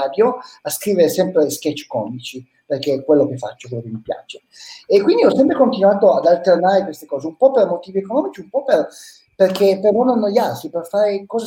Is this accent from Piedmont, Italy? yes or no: yes; Piedmont, Italy; now in Milan, Italy; a Milano, dove vivo, ma anche a Busto Arsizio e a Torino, perché, come avete notato dalla mia dizione, dal mio accento, sono piemontese, sono della Valle di Susa.